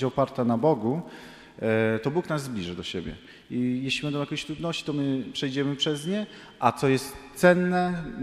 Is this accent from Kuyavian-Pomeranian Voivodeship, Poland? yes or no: no; Warsaw, Masovian Voivodeship, Poland; Zasiedziałem się w pięknym Toruniu 9 lat. I musiałem stwierdzić, czy zostajemy w Toruniu, czy wracam do domu, czy w okolicach Warszawy, do Warszawy, skąd pochodzę.